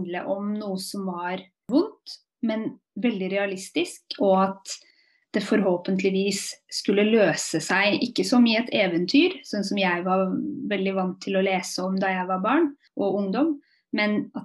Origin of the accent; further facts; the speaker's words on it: Moss, Østfold, Norway; moved away as an adult; now in Oslo, Norway; og jeg er 30 år. Jeg er født og oppvokst i Moss, som ikke er så veldig langt unna Oslo, men jeg har bodd i Oslo siden jeg var 19.